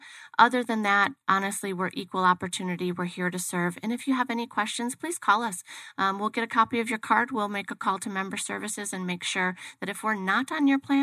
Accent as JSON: {"language": "English", "region": "Midwest", "country": "United States", "said": "We're from the Midwest. We're here to work, and we're here to provide a quality service."}